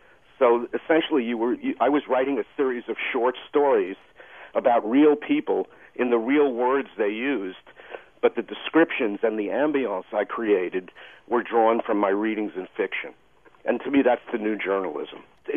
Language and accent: English; Bronx, New York, United States; It was the Bronx. No, you know, I mean, you know, it has this mythical status that you say, oh, I'm from the Bronx.